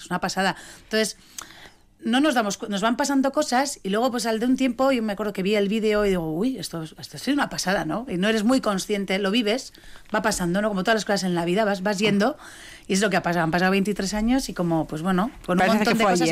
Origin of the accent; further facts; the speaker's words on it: Bilbao, Basque Country, Spain; Soy de Bilbao